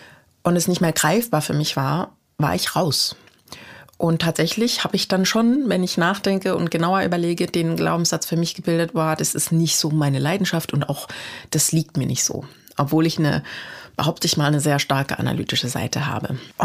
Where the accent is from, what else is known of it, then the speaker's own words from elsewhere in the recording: East Germany, Germany; ich bin ja in der DDR geboren und noch aufgewachsen.